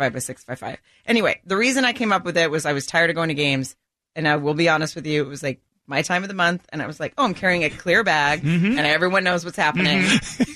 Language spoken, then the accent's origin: English; Arkansas, United States; I grew up in Arkansas, so I have jokes that work in the South and in that area